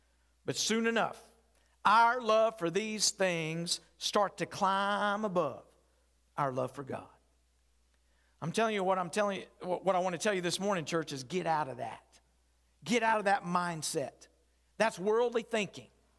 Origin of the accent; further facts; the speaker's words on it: Murfreesboro, Tennessee, United States; I was raised in Murfreesboro, did some training in Pensacola, went to ministry in Dunn, Graham, Newport, and Roanoke.